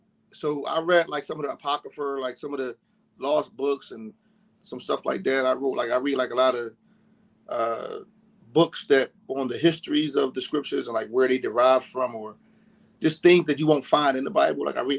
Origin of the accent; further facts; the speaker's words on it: Philadelphia, Pennsylvania, United States; I'm born in Philly. I was born and raised in Philly. Our public school system is terrible